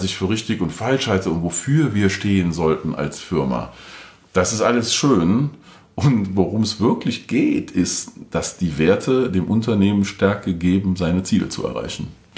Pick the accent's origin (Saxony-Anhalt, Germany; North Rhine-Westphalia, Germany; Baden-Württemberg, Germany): North Rhine-Westphalia, Germany; Cologne; Also Spaß, ich komme aus dem Rheinland, nee, Köln.